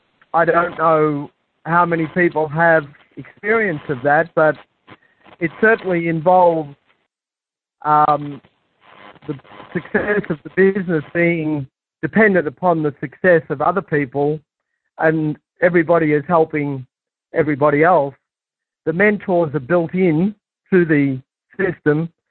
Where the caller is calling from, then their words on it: Melbourne, Victoria, Australia; I'm calling from Melbourne, Australia.